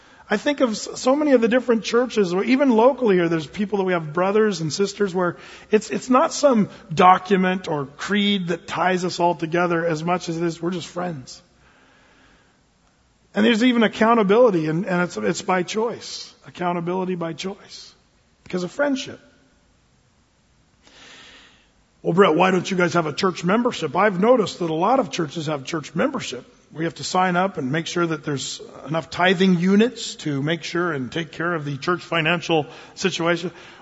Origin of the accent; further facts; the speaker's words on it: Applegate, Oregon, United States; I come from Applegate, Southern Oregon there